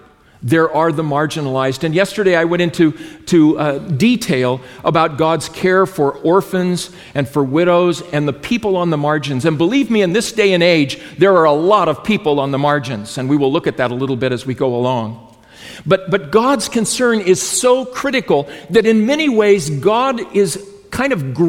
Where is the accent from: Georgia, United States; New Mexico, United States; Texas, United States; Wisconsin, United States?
New Mexico, United States; English is a second language; I spoke one, I'm from New Mexico, so English is not that great for me.